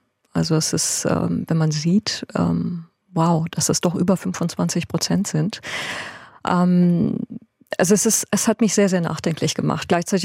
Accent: Hoffenheim, Baden-Württemberg, Germany; also born or lived in Tehran, Iran; Ich komme ja aus dem SWR-Gebiet. Also ich bin in Hoffenheim aufgewachsen, als 6-Jährige von Teheran nach Hoffenheim gezogen, habe in Heidelberg studiert

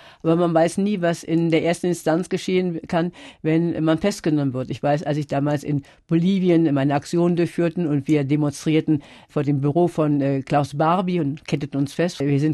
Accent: Germany; now in France; dann will ich auch versuchen, als Deutsche hier irgendwas zu tun in Frankreich.

